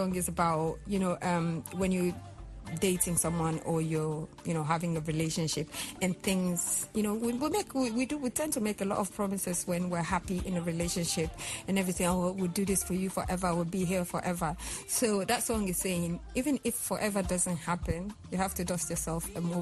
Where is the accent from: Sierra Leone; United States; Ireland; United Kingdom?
Sierra Leone; And I'm like, no, I'm not. I'm from Sierra Leone.